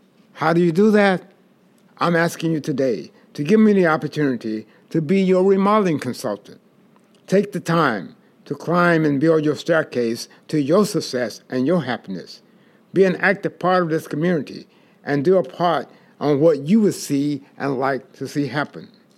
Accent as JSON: {"language": "English", "region": "the South", "country": "United States", "tie": "born or raised there", "said": "As I grew up in the South in the 50s and the 60s, I learned some very important lessons about life."}